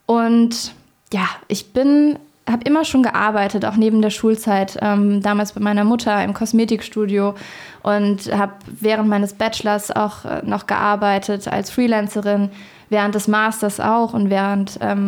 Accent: Eschweiler, North Rhine-Westphalia, Germany; now in Cologne, Germany; aus Eschweiler, zwischen Köln und Aachen. Mhm. Also ich bin eine Rheinländerin.

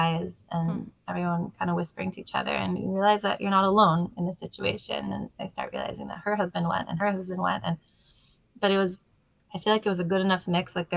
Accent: Jerusalem, Jerusalem District, Israel; So I was born in Israel. Oh. I was born in Jerusalem. My parents are Olim, where my English is from.

